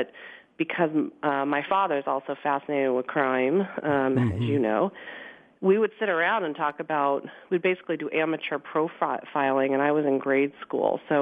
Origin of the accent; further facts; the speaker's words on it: Wichita, Kansas, United States; also born or lived in Florida; So I was born in Florida. My dad and mom moved us to Wichita, Kansas in 1977. I'm showing how old I am.